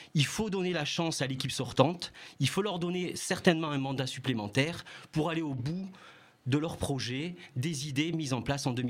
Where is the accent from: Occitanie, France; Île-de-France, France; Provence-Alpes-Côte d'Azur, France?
Occitanie, France; Montpellier; Je fais le grand écart entre Montpellier et Bordeaux, mais je suis Montpelliérain.